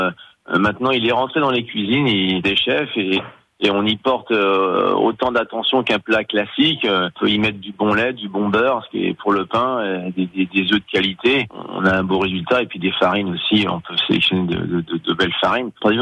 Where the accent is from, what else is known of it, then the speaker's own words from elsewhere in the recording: Machecoul, Pays de la Loire, France; born there; also born or lived in Nantes / Paris; Alors moi je suis né à Machecoul, j'ai fait mon apprentissage à Nantes, je suis resté un an sur Nantes après mon apprentissage et je suis parti à Paris, j'y ai passé 20 ans